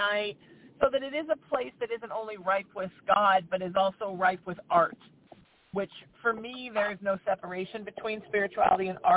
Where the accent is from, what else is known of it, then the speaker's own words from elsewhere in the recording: New Haven, Connecticut, United States; also born or lived in Huntington Beach; I have moved back to what I consider to be my hometown, although New Haven, Connecticut is really my hometown. But as a kid, we moved every 5 years, so nothing ever felt permanent till we moved to Huntington Beach.